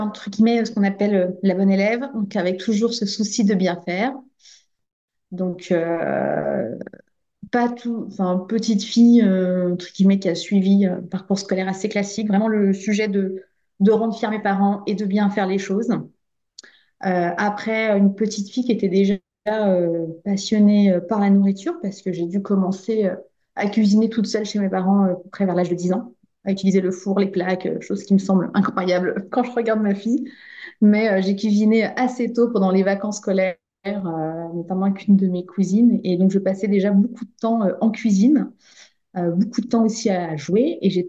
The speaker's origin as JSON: {"language": "French", "region": "Île-de-France", "country": "France", "tie": "born or raised there", "also_born_or_lived": "Clermont-Ferrand", "said": "Je suis née à Clermont-Ferrand, donc mes premières années de vie étaient sur Clermont-Ferrand. On est arrivé ensuite en région parisienne et en région parisienne, on a également pas mal déménagé. J'ai fait quasiment tous les départements d'Île-de-France."}